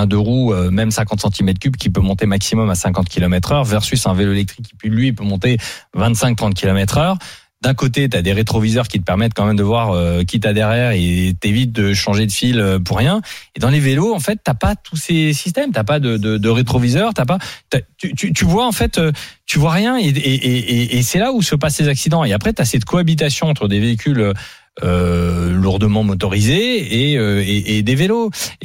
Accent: Grand Est, France; now in Paris, France; je suis alsacien et je me souviens, j'allais beaucoup en Suisse.

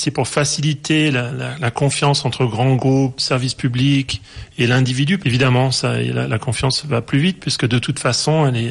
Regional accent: Paris, Île-de-France, France; moi je suis parisien, marié à une Danoise.

